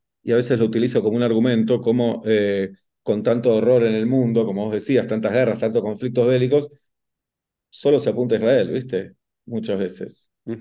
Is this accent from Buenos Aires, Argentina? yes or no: yes; Buenos Aires, Argentina; Me siento muy argentino, me siento muy porteño también y me siento muy judío.